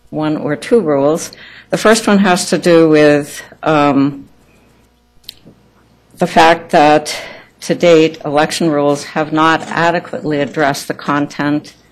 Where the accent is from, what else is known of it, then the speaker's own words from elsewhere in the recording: Colorado, United States; I'm from Boulder County.